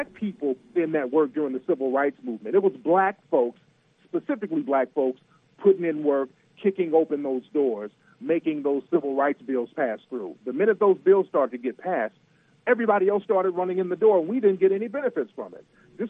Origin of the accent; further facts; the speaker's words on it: Alabama, United States; also born or lived in Detroit; Oh yeah, I was born in Detroit. You know, I went to kindergarten out there. Then they moved me down to Alabama